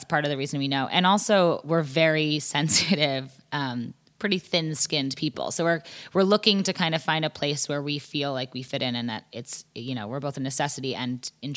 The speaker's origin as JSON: {"language": "English", "region": "Massachusetts", "country": "United States", "tie": "born or raised there", "said": "So I grew up just outside Boston. My, yeah, family still lives there."}